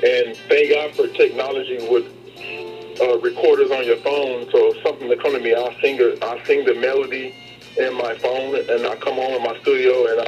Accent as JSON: {"language": "English", "region": "Kansas", "country": "United States", "tie": "born there", "said": "Yep, I was born on the Kansas side, and I've been on the Missouri side for the last 8 years."}